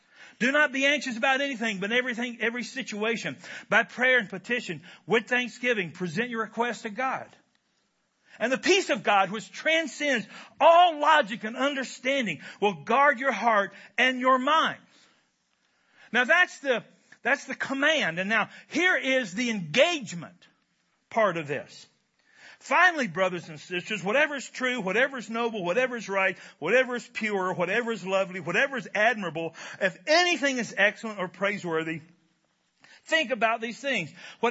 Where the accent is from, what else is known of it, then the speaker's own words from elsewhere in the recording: Kentucky, United States; I'm from Kentucky, where we have three things going for us.